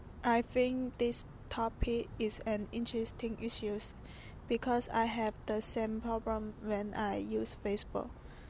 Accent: China; I am 18 years old, and I am from China.

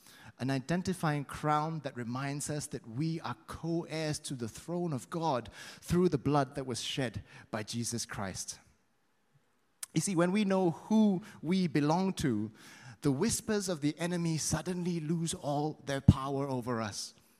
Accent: East Malaysia, Malaysia; I'm from East Malaysia. But also it tells you or gives you a clue as to which tribe I'm from as well.

